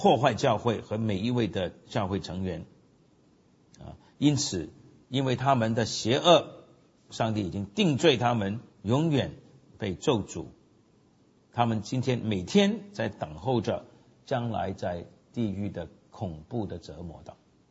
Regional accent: China; 我们中国人讲仙，对不对啊

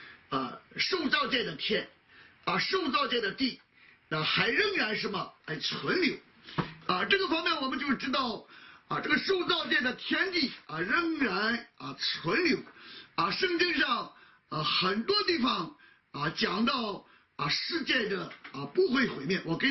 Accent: China; 其实我们中国人也常常讲怒火中烧

